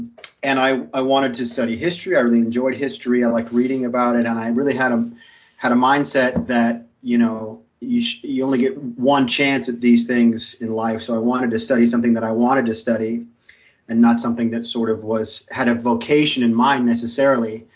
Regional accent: San Antonio, Texas, United States; you know, I grew up in San Antonio, Texas. I went to the University of Texas.

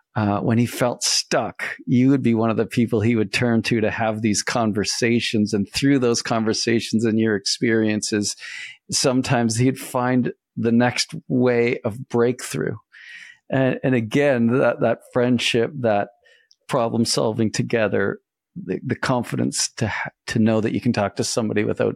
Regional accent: Canada; I'm Canadian

